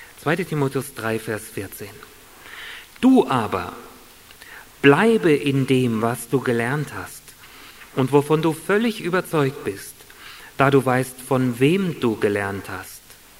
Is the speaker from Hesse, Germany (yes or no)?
yes; Hesse, Germany; born there; 1957 geboren in der Nähe von Kassel in Hessen.